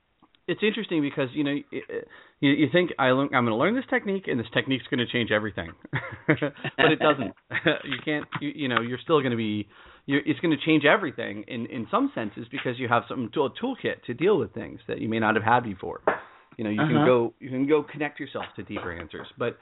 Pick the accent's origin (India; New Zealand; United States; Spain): United States; California; I ended up working in Silicon Valley because I grew up in California